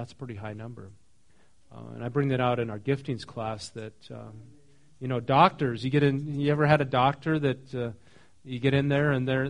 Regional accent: North Dakota, United States; Nebraska, I grew up in North Dakota.

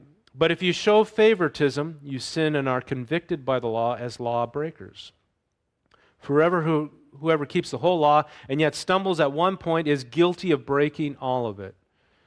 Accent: North Dakota, United States; When I grew up in North Dakota, it wasn't so much black.

